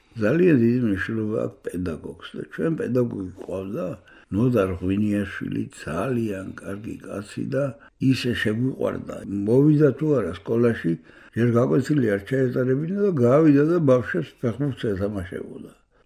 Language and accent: Georgian; Didi Lilo, Tbilisi, Georgia; მე გავიზარდე სოფელ დიძლილოში, საიდანაც არის დედა ჩემი.